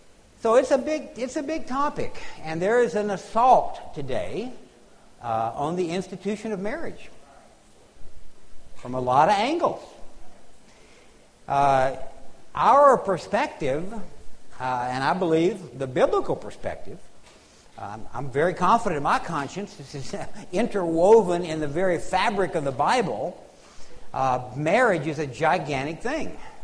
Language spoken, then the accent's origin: English; Oklahoma City, Oklahoma, United States; I am from Oklahoma City, Oklahoma, where I'm in the church life there